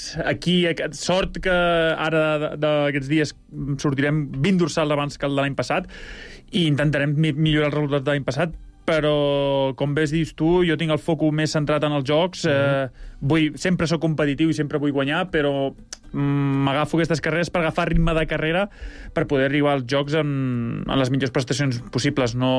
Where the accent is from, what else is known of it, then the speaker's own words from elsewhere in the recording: La Molina, Catalonia, Spain; Jo sóc de la Molina, però Baqueira també me la sento com a casa.